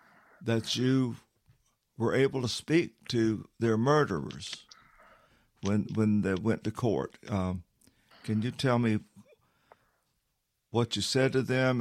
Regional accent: South Carolina, United States; That there used to be a joke where I grew up here in South Carolina.

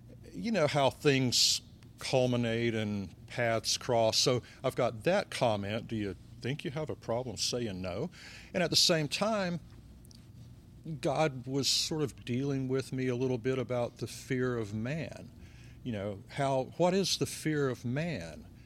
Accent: Atlanta, Georgia, United States; now in Florence, United States; I grew up in Atlanta, played around Atlanta, played up through Chicago and as far out as California, through the Southwest and all that, different bands. And when I settled in Florence, South Carolina, I'd always written.

